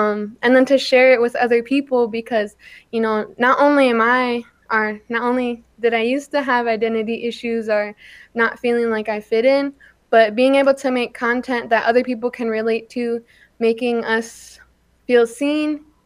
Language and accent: English; Lac du Flambeau, Wisconsin, United States; I'm Bear Clan from Lac de Flambeau, Wisconsin. I'm 20 years old.